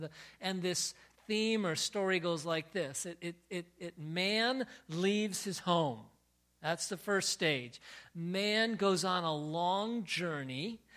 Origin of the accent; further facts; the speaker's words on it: Connecticut, United States; As you know, I was raised in Connecticut, and it just kind of pops in there. Been here for a whole long time.